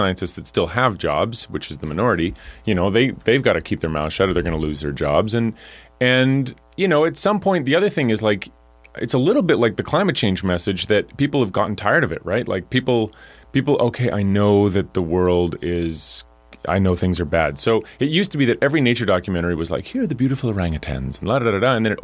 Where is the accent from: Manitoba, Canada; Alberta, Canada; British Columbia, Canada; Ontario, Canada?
Alberta, Canada; I'm from Alberta. And I grew, you know, like, my city was as habitable as it was because of the oil and gas industry.